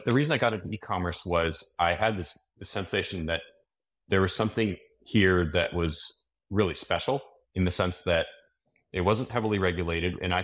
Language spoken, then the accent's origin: English; San Diego, California, United States; also born or lived in Colorado; now in Temecula, United States; I'm from San Diego, moved to Colorado for 8 years, moved back last year, and I was thinking of putting Temecula as my LinkedIn location.